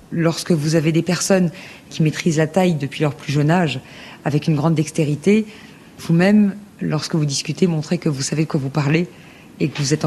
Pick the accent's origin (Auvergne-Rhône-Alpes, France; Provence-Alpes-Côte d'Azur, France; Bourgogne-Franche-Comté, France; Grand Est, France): Grand Est, France; Je viens de Lorraine